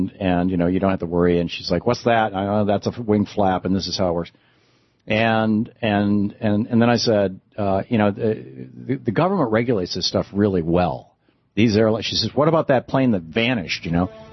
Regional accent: Michigan, United States; moved away; I grew up in Michigan, and I had friends who, about the time that I left Michigan in 78

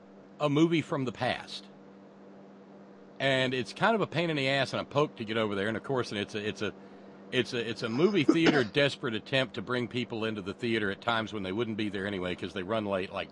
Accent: Alabama, United States; where I grew up in Alabama, the record for longest-running film in a movie theater is still held by Joe Don Baker in Walking Tall.

